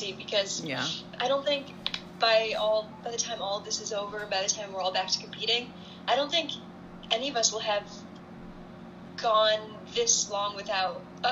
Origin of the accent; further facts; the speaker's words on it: United States; U.S. Open, in my home state